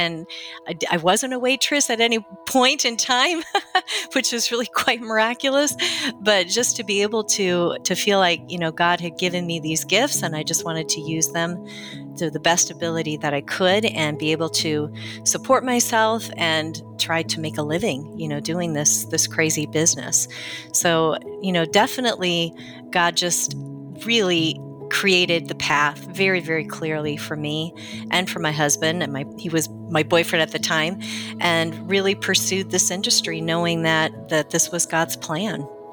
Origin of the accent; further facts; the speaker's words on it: Rockford, Illinois, United States; I am from Rockford, Illinois, which is outside of Chicago